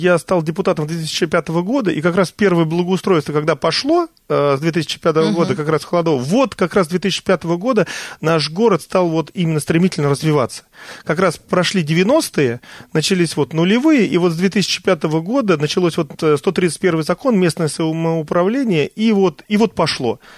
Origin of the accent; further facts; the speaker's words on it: Bykovo, Moscow Oblast, Russia; вся моя жизнь связана с Раменским районом, сейчас с Раменским городским округом. Все детство я провел в Быково и пошел туда в первый класс, в 15-ю Быковскую школу. И в 1986 году я уже переехал в микрорайон Холодово, к нам в город